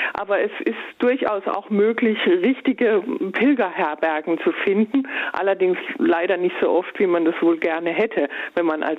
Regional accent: Baden-Württemberg, Germany; Ich komme ja aus der Nähe von Heidelberg.

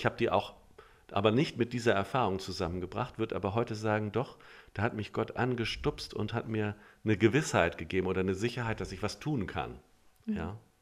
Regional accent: Göttingen, Lower Saxony, Germany; gibt es das in Göttingen auch, meine Heimatstadt, gibt es das in Göttingen auch?

